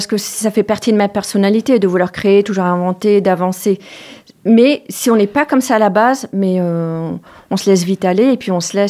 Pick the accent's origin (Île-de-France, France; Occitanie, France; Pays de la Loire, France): Île-de-France, France; Paris; je suis parisienne. Voilà, donc je suis née à Paris.